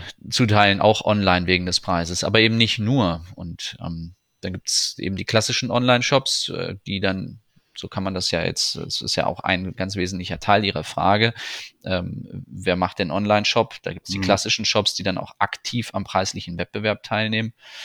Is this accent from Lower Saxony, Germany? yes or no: yes; Nienburg, Lower Saxony, Germany; born there; now in Karlsruhe, Germany; Bin geboren also, in Nienburg bei Hannover.